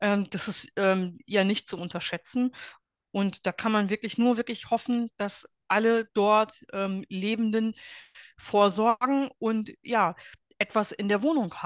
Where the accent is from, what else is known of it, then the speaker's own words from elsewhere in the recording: North Rhine-Westphalia, Germany; Ich komme aus dem Ruhrgebiet im Ursprung, nämlich aus dem Kreis Recklinghausen.